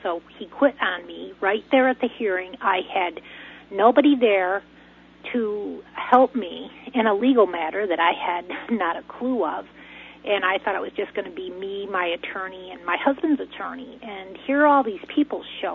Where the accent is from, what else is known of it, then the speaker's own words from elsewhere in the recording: New York, United States; until I brought him back to my hometown because I had to go back to work. I took a 6 months leave off of work, and when I got him into the Chemung County Nursing Home, that's when my nightmares began